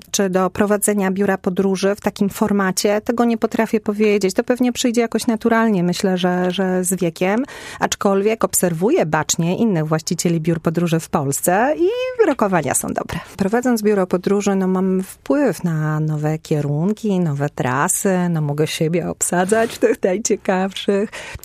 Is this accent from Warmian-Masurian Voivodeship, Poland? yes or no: yes; Warmian-Masurian Voivodeship, Poland; now in Poznań, Poland; poznanianką jestem od czasów studiów, ale urodziłam się i wychowałam na Mazurach.